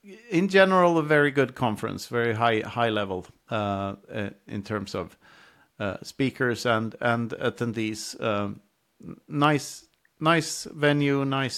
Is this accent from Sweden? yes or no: yes; Sweden; now in United States; You know, I come from Sweden where people, like, we didn't have social distancing